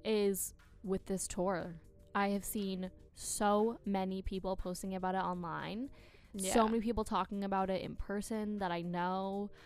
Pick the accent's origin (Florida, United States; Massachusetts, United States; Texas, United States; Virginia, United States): Massachusetts, United States; I know for me, I am from Massachusetts. I'm looking to go to the Gillette Stadium.